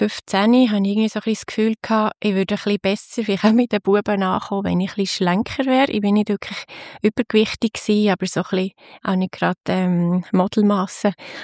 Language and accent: German; Basel, Basel-Stadt, Switzerland; Ich bin in Basel aufgewachsen, zusammen mit der jüngeren Schwester, 2 Jahre jüngeren Schwester. Wir sind dort in eine EMK-Gemeinde gegangen.